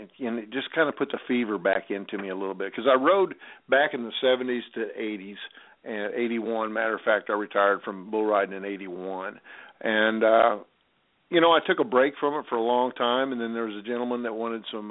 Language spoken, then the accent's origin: English; Dodge City, Kansas, United States; Well, years ago, when I was a little kid, I was raised in Dodge City, Kansas.